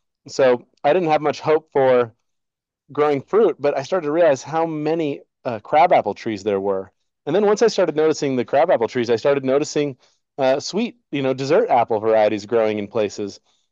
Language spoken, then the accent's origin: English; Jackson, Wyoming, United States; So I grew up in Wyoming here in Jackson Hole, and it's a pretty wild place to grow up in terms of wild animals